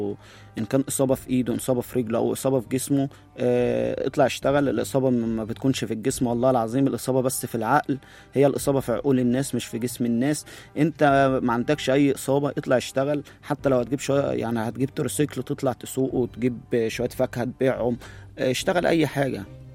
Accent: Ashmoun, Monufia Governorate, Egypt; بقيت شغال عامل نظافة في الملعب عندنا في المنوفية في بلدي بلد اللينجب اللي في أشمون.

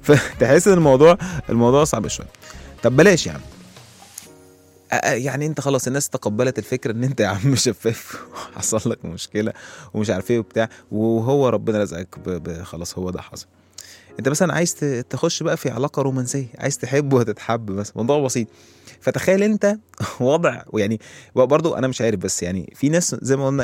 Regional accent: Egypt; ولكن تخيل احنا كمصريين بقى ممكن ممكن ممكن يبقى ايه الوضع يعني

